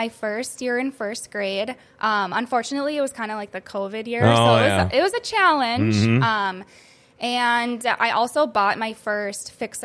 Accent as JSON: {"language": "English", "town": "Sartell", "region": "Minnesota", "country": "United States", "said": "I am originally from Sartell, Minnesota. So if you don't know where that is, it's by St. Cloud, Minnesota."}